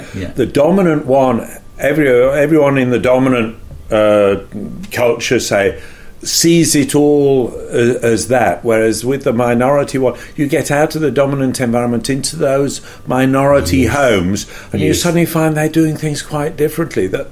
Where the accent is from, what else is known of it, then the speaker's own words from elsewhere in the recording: United Kingdom; Something I noticed in growing up in Britain